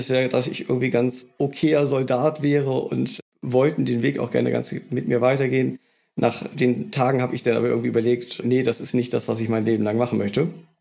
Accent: Lower Saxony, Germany; ich arbeite in Hamburg, ich komme ursprünglich aus dem tiefsten Niedersachsen, aus dem Kreis Schaumburg an der Lippe.

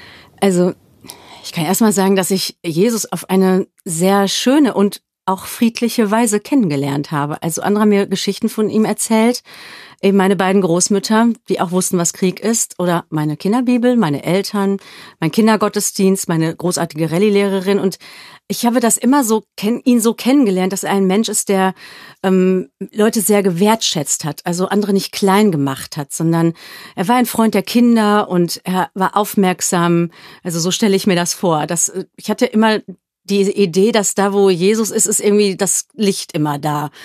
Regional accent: Germany; Und ich war als Deutsche da, hatte manchmal furchtbares Heimweh und bin dann immer ins jüdische Viertel gegangen

